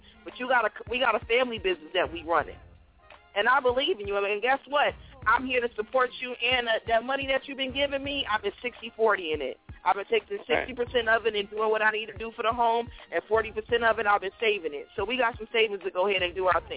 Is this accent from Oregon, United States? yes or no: no; New Jersey, United States; I'm from Jersey.